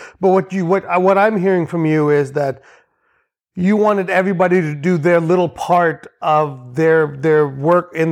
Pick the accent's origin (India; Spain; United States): India; But I'm Indian, so I'm cheap.